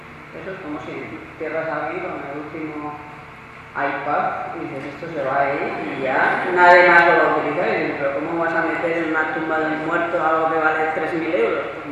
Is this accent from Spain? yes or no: yes; Pamplona, Navarre, Spain; soy de Pamplona.